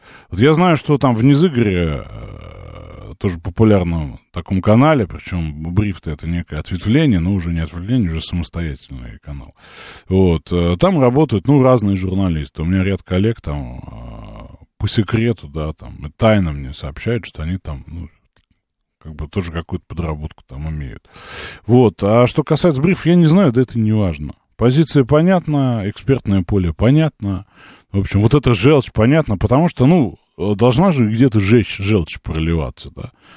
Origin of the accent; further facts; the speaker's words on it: Moscow, Russia; А я как раз москвич.